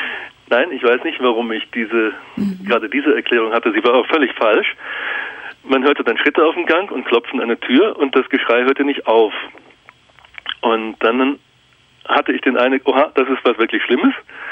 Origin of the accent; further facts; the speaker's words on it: Germany; now in Zurich, Switzerland; obwohl ihr hört, ich bin ja Deutscher, aber ich bin seit 30 Jahren in Zürich